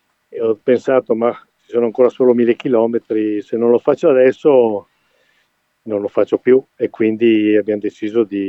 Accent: Zoppè di Cadore, Veneto, Italy; moved away as an adult; now in Germany; Zoppè di Cadore, io sono di Zoppè.

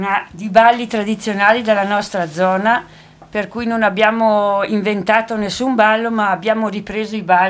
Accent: Belluno, Veneto, Italy

